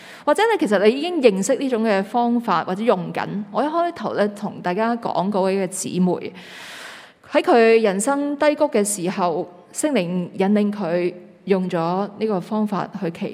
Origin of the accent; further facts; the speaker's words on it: Hong Kong; 你知道我们香港人排队的时候，